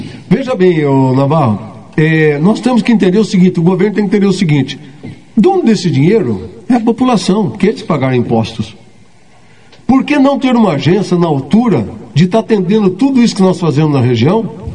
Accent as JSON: {"language": "Portuguese", "region": "Paraná", "country": "Brazil", "said": "nós somos merecedores. E agora eu vou mostrar para o Guto que a gente também é merecedor como paranaense"}